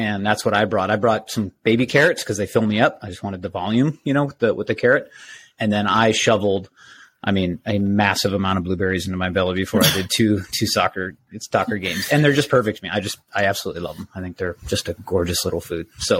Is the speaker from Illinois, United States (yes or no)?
yes; Illinois, United States; He and I grew up in Illinois picking blueberries.